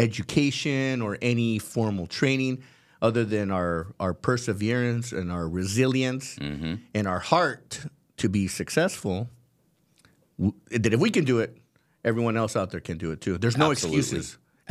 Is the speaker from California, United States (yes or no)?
yes; California, United States; I grew up in Southern California.